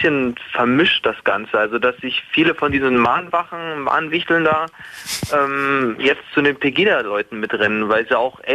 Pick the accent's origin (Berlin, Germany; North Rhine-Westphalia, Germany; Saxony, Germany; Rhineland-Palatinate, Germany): Saxony, Germany; Görlitz; now in Zwickau, Germany; Aber nicht ursprünglich. Also eigentlich komme ich aus der Ecke von Görlitz, was aber auch in Sachsen ist.